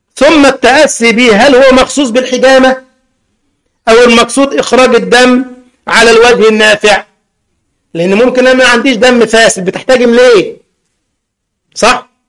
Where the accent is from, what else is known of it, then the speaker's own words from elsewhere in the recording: Egypt; انا لست سعوديا ولا بحرانيا، صح، ولست كويتيا ولا قطريا، انا مصري